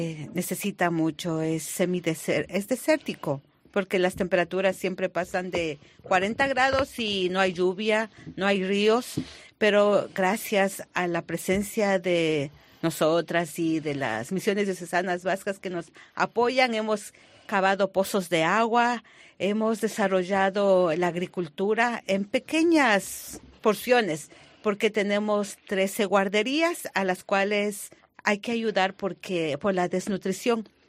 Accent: Ecuador; now in Kenya; soy ecuatoriana que ya llevo más de 17 años en Kenia.

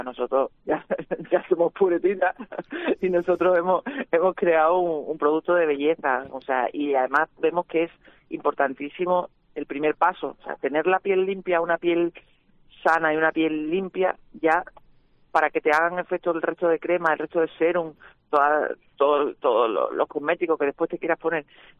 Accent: Cádiz, Andalusia, Spain; Porque vivimos las dos en Cádiz, yo soy gaditana, y Cádiz es luz, Cádiz es mar

